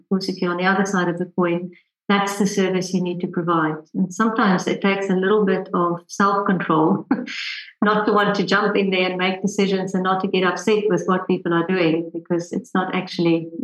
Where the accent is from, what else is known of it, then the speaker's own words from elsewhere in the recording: South Africa; I mean, I'm South African, so I had a fairly good idea